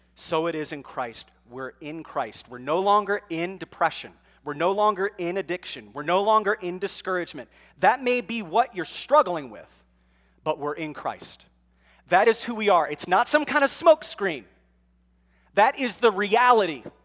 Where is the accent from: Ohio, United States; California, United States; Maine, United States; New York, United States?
Ohio, United States; Because, you know, I'm from Buckeye country. And in Columbus, Ohio, people